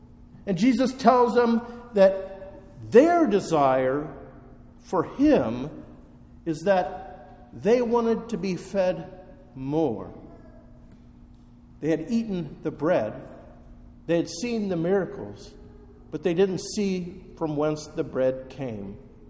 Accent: Medway, Ohio, United States; also born or lived in Dayton; I was born in Dayton, grew up a little bit in Medway, then went to Eton High School and University of Cincinnati. So it is truly good, Lord, to be back in these old stomping grounds again.

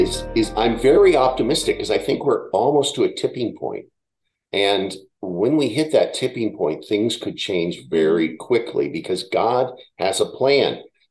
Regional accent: Phoenix, Arizona, United States; We'll be prepared because we're from Phoenix.

